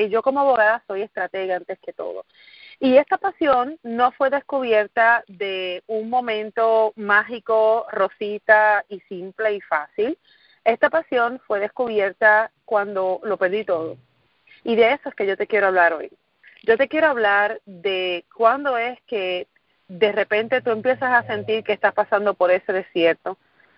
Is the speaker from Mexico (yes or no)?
no; Guayama, Puerto Rico; now in United States; Soy de Puerto Rico, nacida y criada en un pueblo del sur de la isla que se llama Guayama, Puerto Rico. Allí estuve hasta básicamente hace algunos 9 años, que fue cuando me mudo de Puerto Rico para los Estados Unidos.